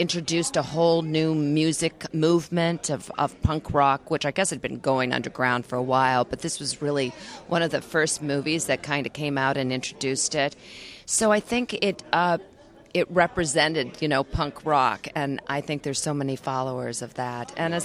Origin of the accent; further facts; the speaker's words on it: Michigan, United States; Yes, I grew up in Michigan, and I then went on to college and was a theater major, and then I went to the London Academy of Music and Dramatic Arts.